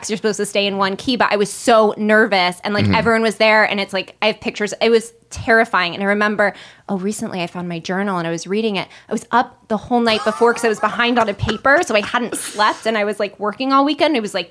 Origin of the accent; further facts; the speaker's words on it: Denver, Colorado, United States; Oh, you know, I'm from Denver.